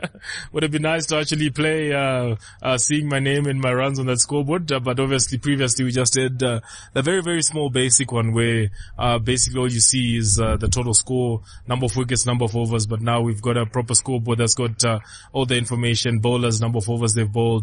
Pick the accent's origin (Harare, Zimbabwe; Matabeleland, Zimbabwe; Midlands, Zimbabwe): Harare, Zimbabwe; Highfield; Obviously, like you said, I'm from Highfield, and this is our club